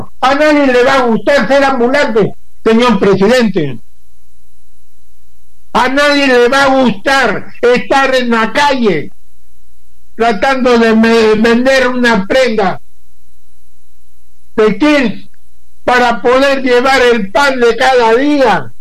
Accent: Peru; Somos peruanos, por eso le hablo a usted

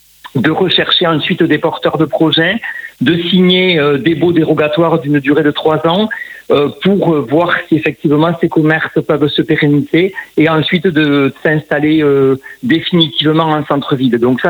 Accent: Condom, Occitanie, France; Donc, je suis originaire de Condon. J'y ai passé toute mon enfance, toute ma scolarité. Et dès que mes études supérieures ont été terminées, j'y suis retourné. J'y habite aujourd'hui.

